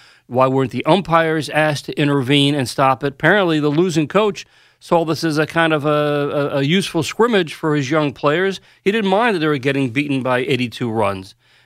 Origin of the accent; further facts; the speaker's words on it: New York, United States; I grew up here in New York, and as much as I loved baseball, I absolutely hated playing or coaching when the temperature dipped below 50